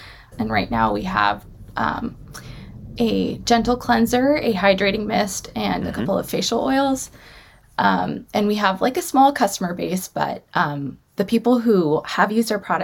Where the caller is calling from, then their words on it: Seattle, Washington, United States; I'm calling from Seattle, Washington